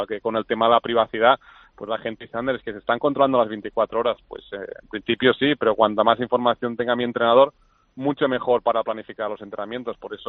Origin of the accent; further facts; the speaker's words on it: Catalonia, Spain; yo como deportista catalán, español, que lleva 2 Juegos Olímpicos